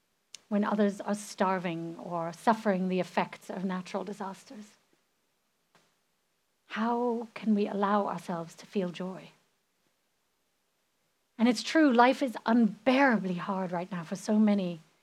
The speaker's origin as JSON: {"language": "English", "region": "England", "country": "United Kingdom", "tie": "born or raised there", "said": "Growing up in England, where the mood and the weather is often dark and depressing, right?"}